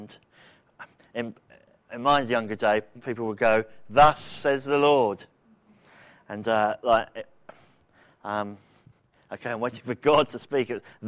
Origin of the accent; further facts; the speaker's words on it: East Midlands, United Kingdom; So I'm from Northamptonshire.